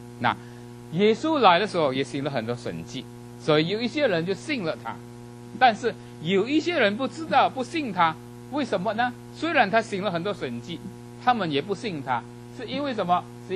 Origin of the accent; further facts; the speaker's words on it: China; 哎，我们是中国人啊